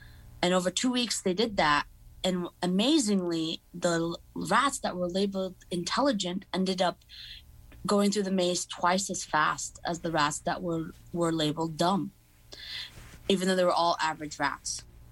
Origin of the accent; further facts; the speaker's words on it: Boston, Massachusetts, United States; also born or lived in Maryland; So I was born in Maryland, but I grew up in Boston, so I consider myself Bostonian.